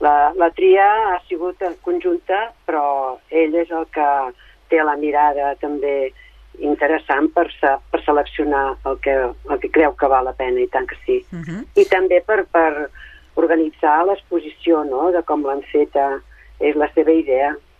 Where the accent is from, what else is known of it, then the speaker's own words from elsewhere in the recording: Terrassa, Catalonia, Spain; perquè jo dic que soc de Terrassa, però dic a Castellà fa molt temps, doncs al voltant del Vallès